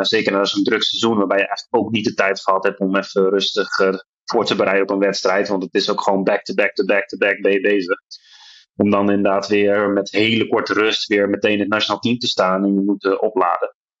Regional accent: Netherlands; also born or lived in England; Ik ben in Engeland geboren ook, in Nederland opgevoed.

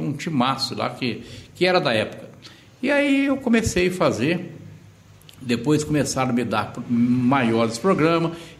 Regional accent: Altinópolis, São Paulo, Brazil; Eu vim da cidade de Altinópolis, né? Eu comecei em Altinópolis em 78

